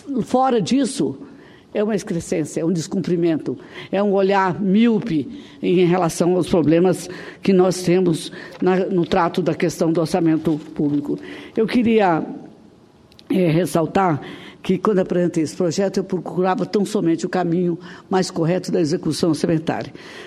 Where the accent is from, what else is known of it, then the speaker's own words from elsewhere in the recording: Espírito Santo, Brazil; Mas tem mais importância eu entender que lá no meu estado do Espírito Santo, a fome já aparece como um traço da discriminação